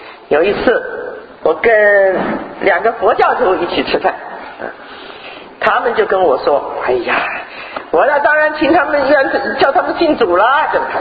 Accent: China; 因为我们特别是从大陆来的啊，我不知道我们这里有多少从大陆来

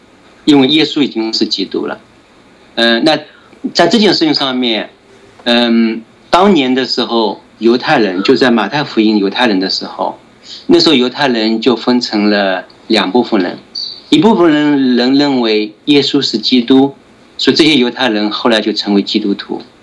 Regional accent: China; 那也就是说，若是像我们中国人的话是不可能的

